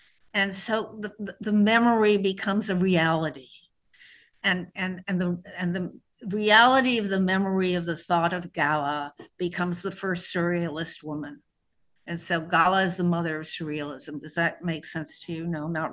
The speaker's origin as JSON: {"language": "English", "region": "New Mexico", "country": "United States", "tie": "born there", "also_born_or_lived": "France", "said": "I was born in New Mexico. My father was French and wanted to go meet some Indians. So my parents were in New Mexico to meet Indians when I was born."}